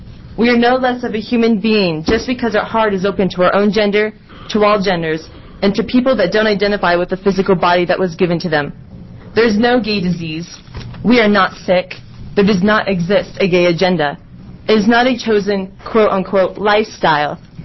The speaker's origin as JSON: {"language": "English", "town": "Eugene", "region": "Oregon", "country": "United States", "said": "I am from Eugene, Senate District 4."}